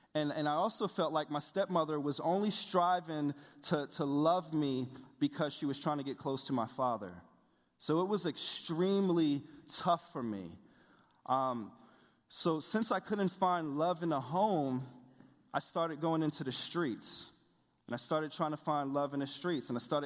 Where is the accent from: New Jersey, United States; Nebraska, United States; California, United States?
New Jersey, United States; Willingboro; born there; I'm 29 years old. I was born in Woolenboro, New Jersey. Woolenboro, New Jersey is a suburb, but some people would say it's a ghetto suburb.